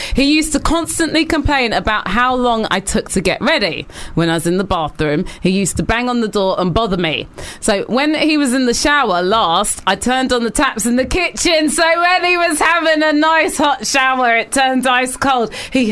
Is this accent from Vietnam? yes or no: no; Haringey, London, United Kingdom; I'm a DJ from Haringey, North London.